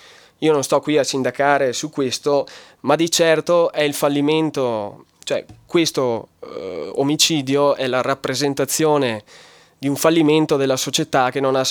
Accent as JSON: {"language": "Italian", "town": "Lamon", "region": "Veneto", "country": "Italy", "said": "Io vengo da Lamon."}